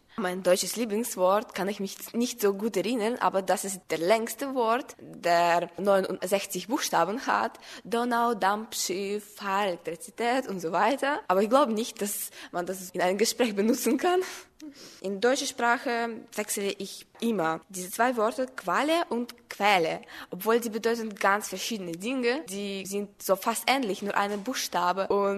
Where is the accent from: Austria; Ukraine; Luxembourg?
Ukraine; Sevastopol, Crimea; German is a second language; ich komme aus der Ukraine, aus schöner Stadt Sevastopol. Ich lerne Deutsch schon seit 5 Jahren